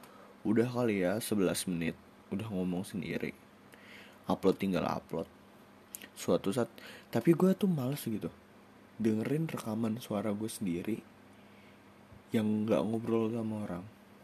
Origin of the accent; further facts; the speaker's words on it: Bogor, West Java, Indonesia; Kayaknya gue orang Bogor tapi gue ke Jakarta naik kendaraan pribadi, gak naik kereta, gak naik kendaraan umum.